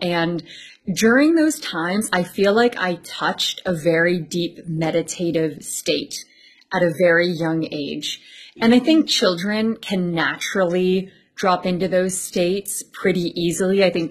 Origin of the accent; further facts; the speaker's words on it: Canada; but I felt like that in the city that I grew up in Canada.